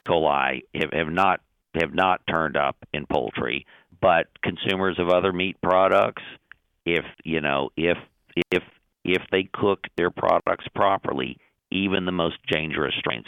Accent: Texas, United States; But I'm a Texan. I use it for taco meat too, and for chili.

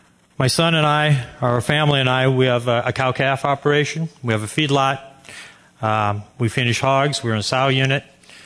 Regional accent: Columbus, Nebraska, United States; I'm from Columbus, Nebraska.

